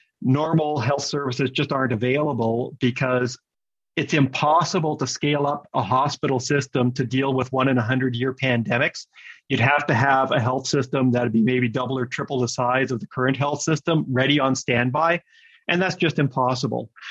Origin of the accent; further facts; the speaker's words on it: Manitoba, Canada; because I'm from Manitoba, which wasn't that far away in the grand scheme of things